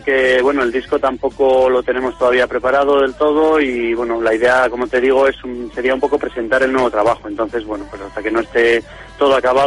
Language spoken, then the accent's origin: Spanish; Castile and León, Spain; en mi pueblo, que es un pueblo de Soria, pues hay un centro cultural de una peña de gente de allí del pueblo